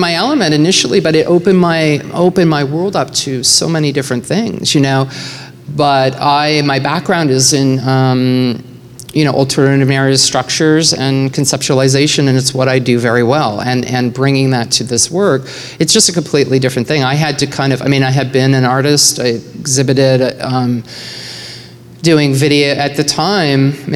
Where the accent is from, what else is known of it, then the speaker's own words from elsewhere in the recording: Canada; I'm Canadian.